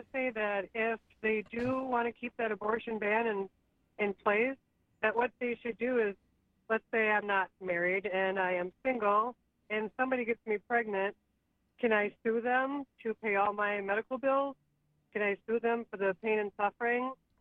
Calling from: Steuben, Wisconsin, United States; Wisconsin. It's a small town.

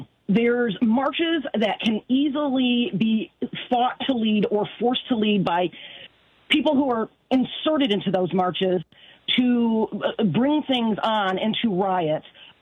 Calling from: Michigan, United States; also born or lived in Ann Arbor; I'm calling from Mid-North Michigan and okay. That ruthless, toothless neo-Nazi training area. And I moved up here some years ago from Ann Arbor, University of Michigan

